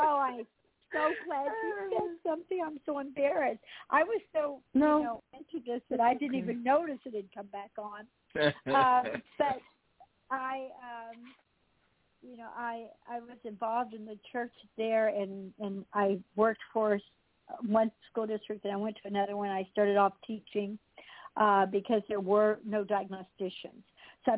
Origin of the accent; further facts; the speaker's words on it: Texas, United States; moved away as an adult; And so I ended up 40 years in California you know, moved away from my home state of Texas.